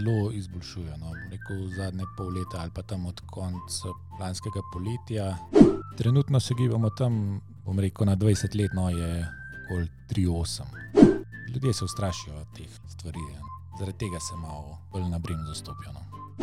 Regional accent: Bled, Upper Carniola, Slovenia; Prihajam iz Bleda.

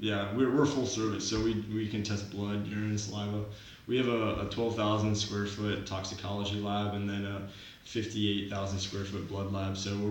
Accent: Virginia, United States; We're both from Virginia.

